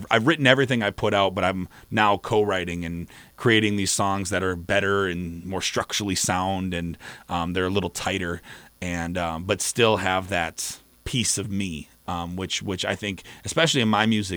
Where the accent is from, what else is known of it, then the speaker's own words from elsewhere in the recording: Midwest, United States; even though I'm from the Midwest, I grew up in a small town, and I struggle a little bit with, you know, I'm not from Texas. I'm not from the South. I didn't grow up on a farm.